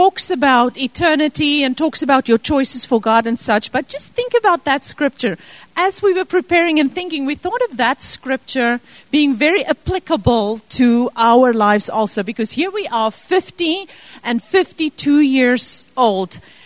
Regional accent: South Africa; moved away; We still don't have a blood family member in this country. We're born and raised in South Africa.

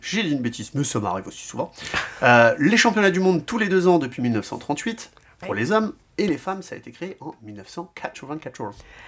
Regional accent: France; on a vraiment une belle tradition de handball aussi chez nous en France

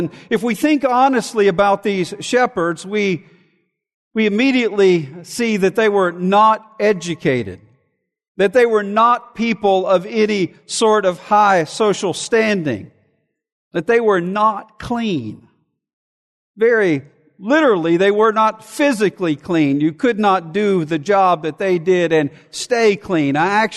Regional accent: Montgomery, Alabama, United States; I was a child living in the neighborhood that I grew up in Montgomery, Alabama.

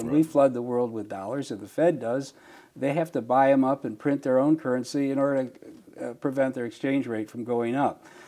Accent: Michigan, United States; yes, I grew up in Michigan, but I was an anti-war radical as a student at Michigan State.

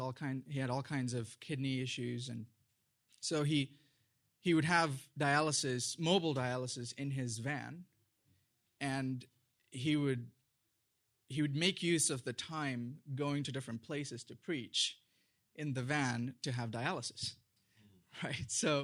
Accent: India; I was born and raised in India, a very small town in southeast India.

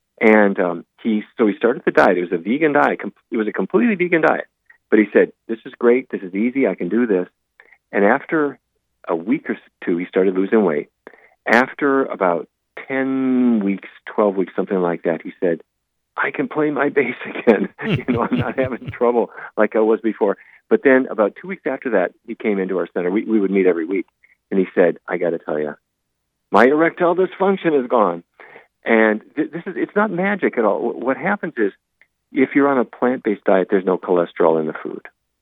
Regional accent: Fargo, North Dakota, United States; when I was a kid growing up in Fargo, I never tasted it.

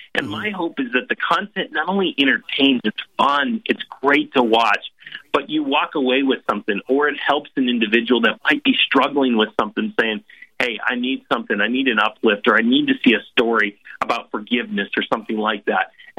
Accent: Scranton, Pennsylvania, United States; I grew up in Scranton, of all things.

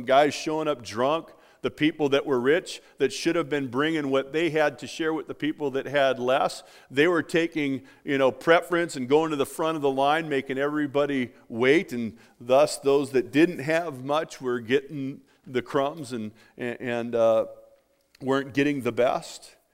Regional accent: California, United States; I'm from California.

